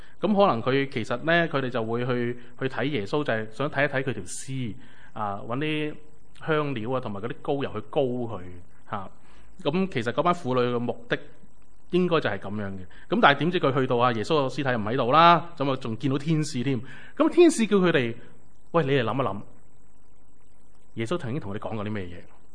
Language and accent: Cantonese; China; 就唔似我哋中国人嘅坟墓就要掘开啲泥啊